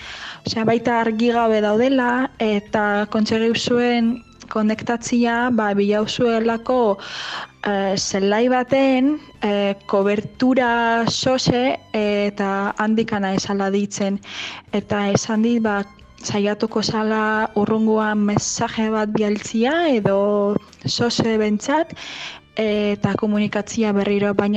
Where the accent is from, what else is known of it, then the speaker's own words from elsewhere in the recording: Ivankiv, Kyiv Oblast, Ukraine; Basque is a second language; Nire herria Ivankiv orain dago Errusiako soldatu inguratuta